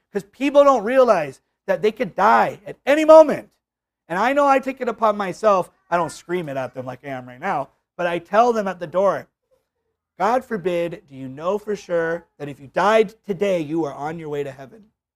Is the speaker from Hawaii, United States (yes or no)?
yes; Hawaii, United States; I'm from Hawaii. We go through hurricanes.